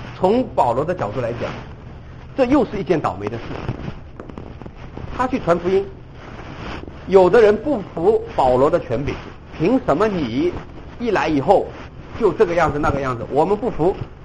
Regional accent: China; 我跟大家讲一个中国人的一个普遍的一个现象，你们看看是不是同意？你如果同意这个现象，我可以告诉你，只要是人，只要是中国人，我们也会在

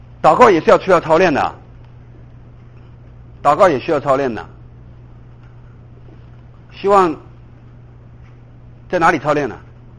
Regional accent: China; 我们中国人呢、啊？中国人有一个很好的习惯，读书非常认真。

